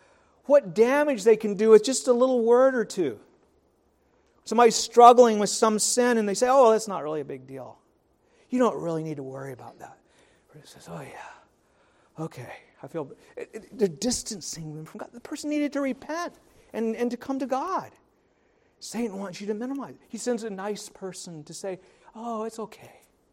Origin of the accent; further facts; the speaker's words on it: Timberlea, Nova Scotia, Canada; Like if I'm talking to someone out in British Columbia, I'll tell them I'm from Halifax. But if I'm talking to someone around here, I'll tell them I'm from Timberley.